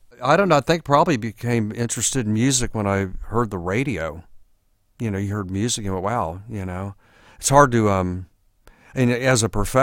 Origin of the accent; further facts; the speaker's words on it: Corpus Christi, Texas, United States; I was born in Corpus Christi, Texas. Corpus Christi was kind of a child's paradise. You know, there was the beach. I lived on the bay. It's a coastal town, coast of Texas.